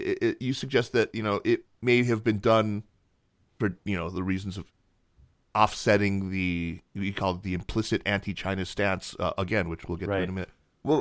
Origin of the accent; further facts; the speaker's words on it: Manchester, North West England, United Kingdom; I'm from Manchester, mate.